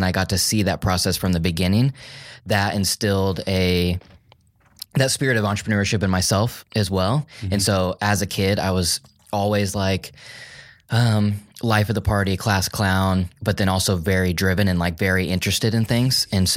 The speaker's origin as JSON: {"language": "English", "town": "Enid", "region": "Oklahoma", "country": "United States", "tie": "born or raised there", "said": "Yeah, I grew up in a small town in Oklahoma. It's called Enid, and it was about 50,000 people. So really small."}